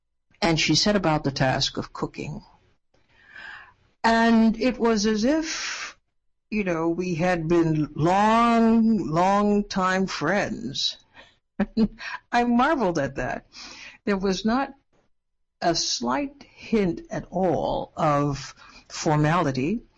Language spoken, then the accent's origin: English; Trinidad & Tobago; in the Caribbean, where I'm from Trinidad, of course